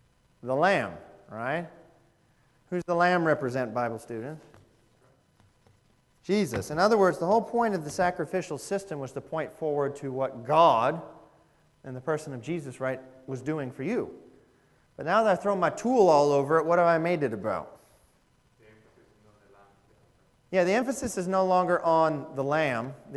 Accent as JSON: {"language": "English", "town": "Spartanburg", "region": "South Carolina", "country": "United States", "said": "You know, they don't know who I am. I'm from Spartanburg. They're from Aiken."}